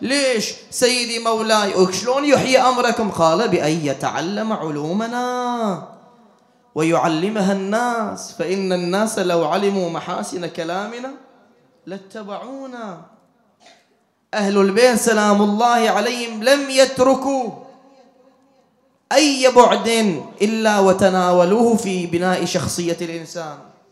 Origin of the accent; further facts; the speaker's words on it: Bahrain; يبيعون المكاتب عندنا في البحرين